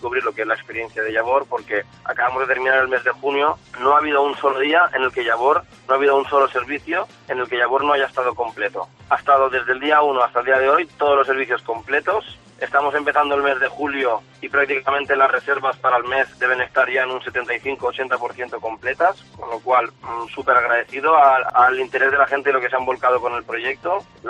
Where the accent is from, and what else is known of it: Artana, Valencian Community, Spain